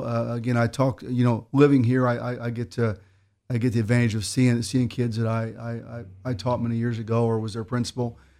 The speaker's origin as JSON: {"language": "English", "town": "Clay City", "region": "Indiana", "country": "United States", "tie": "born or raised there", "said": "Went to high school at Clay City. So I've lived here all my life. I've born and raised in Clay City. I live within a mile where I've always lived. Lived on a family farm. My house my grandpa built back in the 30s."}